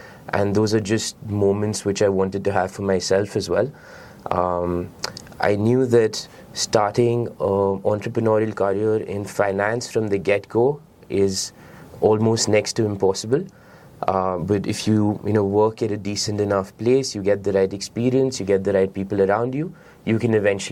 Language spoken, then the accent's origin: English; Delhi, India; also born or lived in Singapore; I was born and brought up in Delhi. I was chose to go to Singapore because it was, you know, close by, financial hub, seemed like a good place.